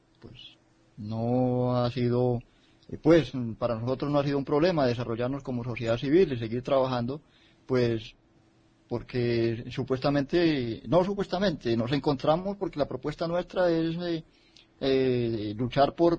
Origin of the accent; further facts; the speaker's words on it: Colombia; por reclamar los justos derechos que tenemos como humanos y como colombianos a través de la Carta Magna.